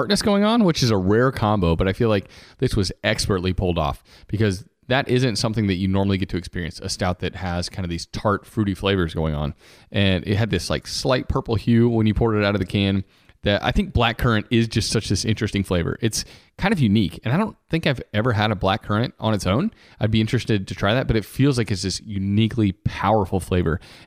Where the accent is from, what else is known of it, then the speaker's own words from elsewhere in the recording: Norway; Emily and I have gotten to experience some in Norway, which is, you know, my home country.